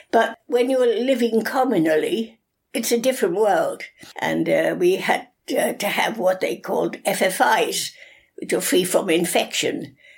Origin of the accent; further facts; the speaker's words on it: Wales, United Kingdom; born there; I was born in Monmouthshire.